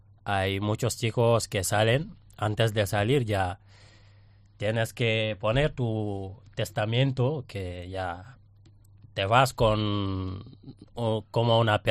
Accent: Senegal; moved away as an adult; Sí, soy de Senegal.

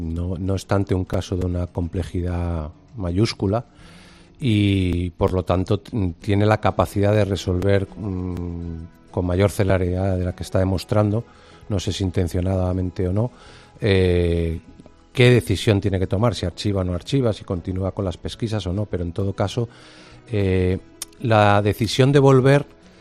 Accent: Spain; como español y como monárquico

